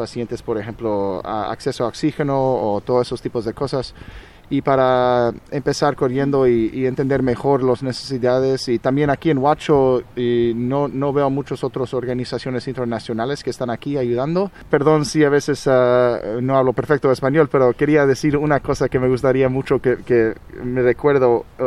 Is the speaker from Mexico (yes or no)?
yes; Mexico; now in New York, United States; soy de Nueva York, pero nací en México, pasó muchos años ahí cuando era muy joven